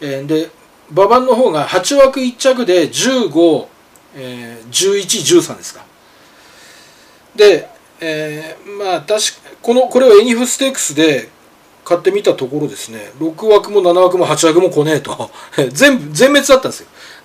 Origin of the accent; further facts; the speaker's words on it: Nemuro, Hokkaido, Japan; ただ私の田舎の根室、まあ道東ですね